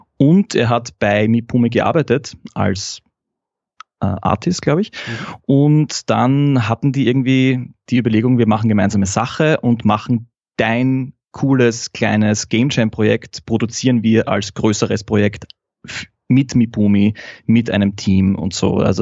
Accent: Vienna, Austria; Nein, also ich bin geboren und in Wien geboren und ich lebe in Wien, aber ich muss gestehen, ich habe die ersten 10 Jahre meines Lebens in Wien-Umgebung gewohnt. Ja. Aber in Wien geboren und sehr lange schon in Wien.

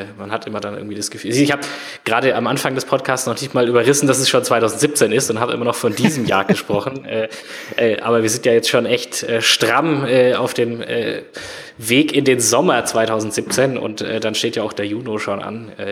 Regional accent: Nuremberg, Bavaria, Germany; Ich komme ja aus Nürnberg

